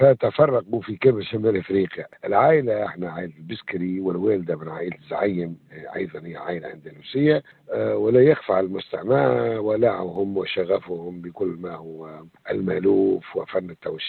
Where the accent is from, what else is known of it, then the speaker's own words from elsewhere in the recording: Ras Jebel, Bizerte Governorate, Tunisia; born there; حاليا أنا في مدينة رأس الجبل اللي هي مسقط رأسي في الشمال التونسي، تحديدا في ولاية بن زرت على رفاف البحر المتوسط.